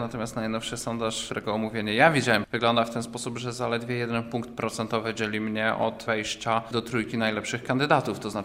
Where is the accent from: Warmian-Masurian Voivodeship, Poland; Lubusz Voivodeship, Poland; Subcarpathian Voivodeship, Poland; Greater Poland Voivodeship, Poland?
Lubusz Voivodeship, Poland; Zielona Góra; now in Józefów, Poland; To, że pochodzę z Zielonej Góry, zostałem wybrany do Sejmu w ostatnich wyborach z Kielc, mieszkam pod Warszawą